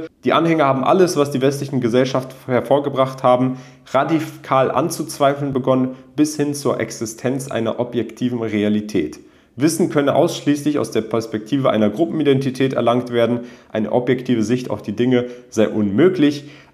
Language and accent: German; Berlin, Germany; In Berlin, da wo ich aufgewachsen bin, über 20 Jahre meines Lebens